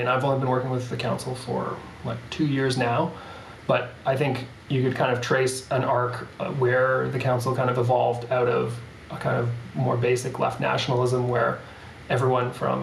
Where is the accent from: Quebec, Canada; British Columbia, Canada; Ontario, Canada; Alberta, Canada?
Quebec, Canada; Montreal; as someone coming to this from Montreal, I'm based in Montreal. I grew up in Montreal. I've lived my whole life in Montreal.